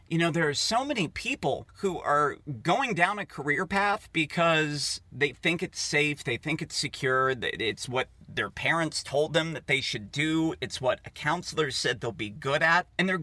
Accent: Poolesville, Maryland, United States; And I grew up in Poolesville back in the days when literally it was like a grocery store, a gas station, and a McDonald's.

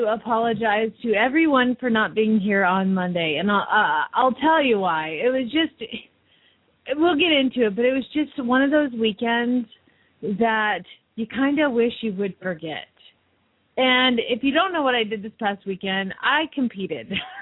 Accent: Phoenix, Arizona, United States

